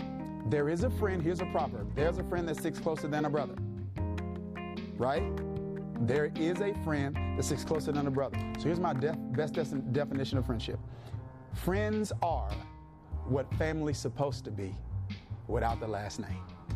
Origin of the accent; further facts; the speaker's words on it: Mississippi, United States; We had this saying growing up in Mississippi, you can't get blood out of a turnip, right?